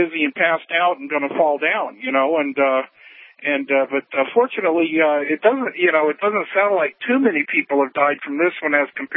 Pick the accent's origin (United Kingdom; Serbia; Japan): Japan; I told you I grew up in Japan in high school, and I was in a couple big ones when I was over there